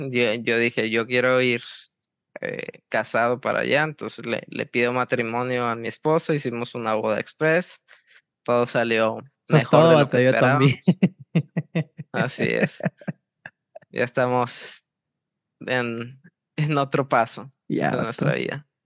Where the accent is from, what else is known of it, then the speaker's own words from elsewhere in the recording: Mexico; somos mexicanos, tenemos un poco de picardía